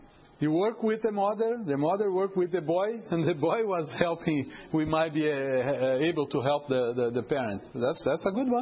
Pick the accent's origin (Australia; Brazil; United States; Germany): Brazil; South Region; English is a second language; I am from South.